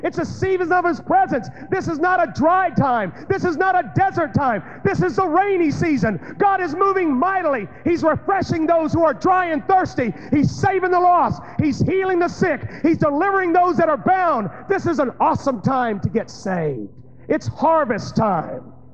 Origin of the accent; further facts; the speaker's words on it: Alabama, United States; when I was a kid growing up in Alabama, I decided one day that I was going to be a pumpkin king.